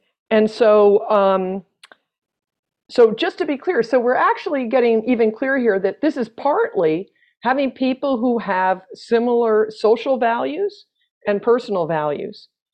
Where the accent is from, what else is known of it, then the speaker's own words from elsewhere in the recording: Maine, United States; I grew up in Maine, so I can make jokes about Maine.